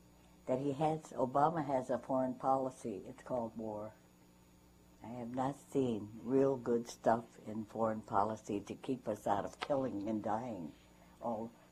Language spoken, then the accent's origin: English; Michigan, United States; Yeah, that's my home state.